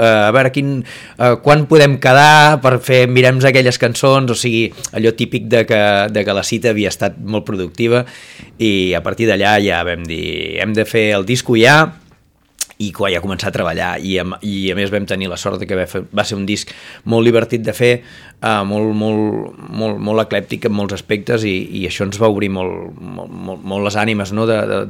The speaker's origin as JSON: {"language": "Catalan", "town": "Girona", "region": "Catalonia", "country": "Spain", "said": "jo que sóc de Girona i que porto molts anys, diguéssim, a darrere de fent bandes amb els meus col·legues"}